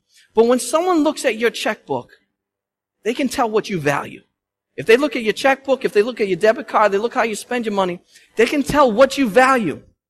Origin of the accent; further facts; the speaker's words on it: Boston, Massachusetts, United States; We're Bostonians. We're from Massachusetts, from New England.